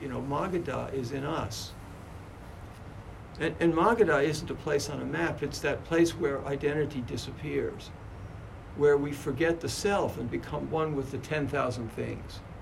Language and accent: English; United States; born there; I was born in America